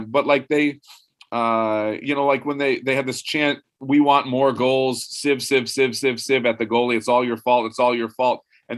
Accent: Ann Arbor, Michigan, United States; growing up in Ann Arbor, going to Michigan games

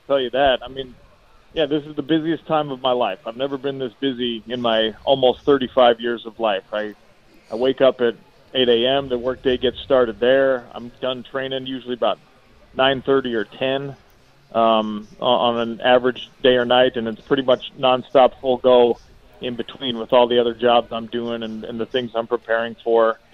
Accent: Salt Lake City, Utah, United States; And my hometown University of Utah Utes are playing at the same time that I'm fighting.

